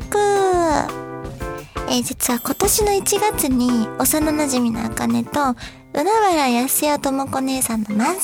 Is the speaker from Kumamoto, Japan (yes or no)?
no; Osaka, Japan; 私たちはその、まあ、大阪出身でお笑いが好きなので